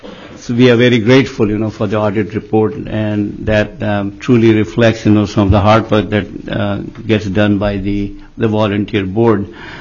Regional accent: Fairbanks, Alaska, United States; I'm from Fairbanks.

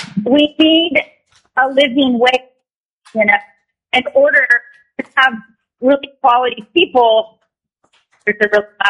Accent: Homer, Alaska, United States; I'm from Homer, and I'm a caregiver.

